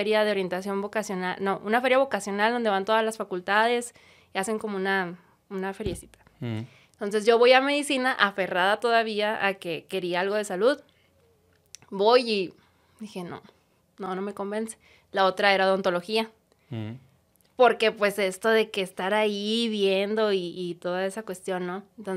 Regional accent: Monterrey, Nuevo León, Mexico; los que somos de aquí de Monterrey sabemos la época tan difícil que se vivió en el 2009, 2010

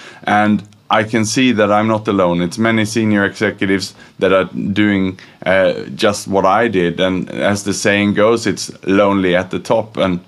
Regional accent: Sweden; born there; English is a second language; moved away as an adult; also born or lived in Australia; Well, I was born in Sweden in 1975, and then late 90s, I moved to Australia to study English.

